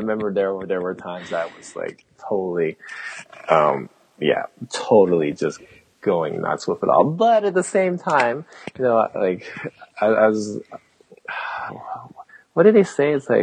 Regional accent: Calgary, Alberta, Canada; I was born in Calgary, you know, and so it's like hometown.

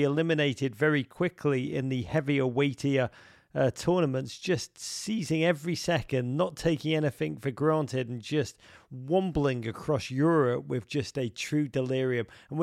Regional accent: Liverpool, North West England, United Kingdom; Tell us this week, we're in Liverpool. Rory Smith, drum roll please, for your favourite eats in my hometown.

